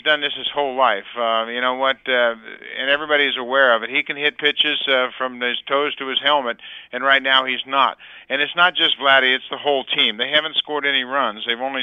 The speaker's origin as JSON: {"language": "English", "region": "California", "country": "United States", "tie": "born or raised there", "said": "he's kind of from my hometown as well, out in California"}